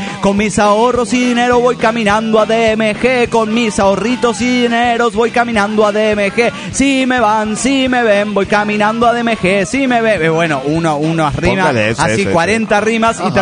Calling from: Ibarra, Imbabura, Ecuador; de Ibarra, Ecuador.

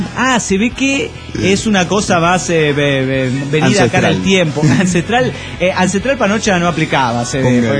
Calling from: Morelia, Michoacán, Mexico; de Morelia, Michoacán.

